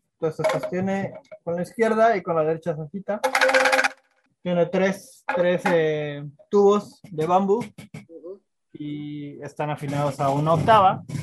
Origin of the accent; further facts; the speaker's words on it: Mérida, Yucatán, Mexico; yo soy de Mérida, de la ciudad de Mérida, que está en el estado de Yucatán, al este de México. Uh-huh. Y bueno, Mérida pues es plano, es completamente plano, no hay montañas, no hay ríos y es muy caluroso. Pero bueno, está cerca del mar